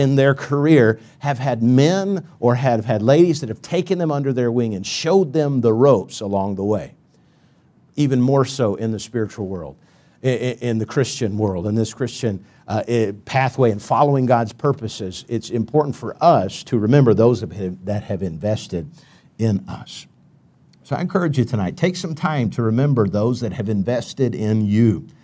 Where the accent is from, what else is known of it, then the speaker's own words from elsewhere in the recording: Tennessee, United States; accent: Tennessee; I got up and I was so nervous that my Tennessee accent came out a little thick, and he told me I sounded like Foghorn Leghorn